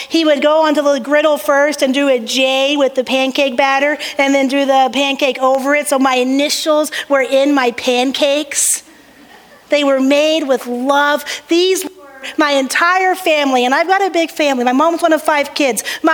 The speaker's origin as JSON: {"language": "English", "region": "the South", "country": "United States", "said": "I'm from the South. There is no better word for that than y'all."}